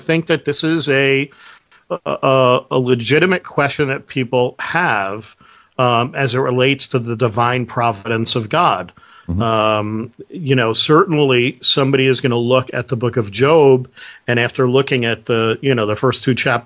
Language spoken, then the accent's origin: English; Brooklyn, New York, United States; I'm from Brooklyn, pal.